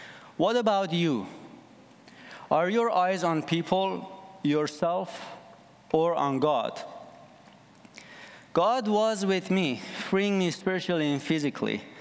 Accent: Iran; moved away as an adult; now in Canada; I grew up in Iran, and after high school, I served in the military, then spent 4 years earning $2 a day in a fabric shop.

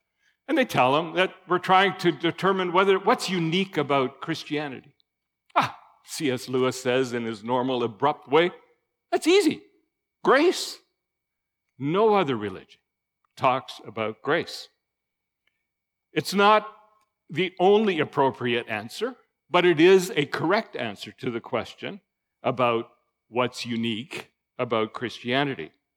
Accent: Chilliwack, British Columbia, Canada; moved away; I grew up in the Fraser Valley in East Chilliwack, left there 50 years ago, and came back after 50 years to find the place very much changed.

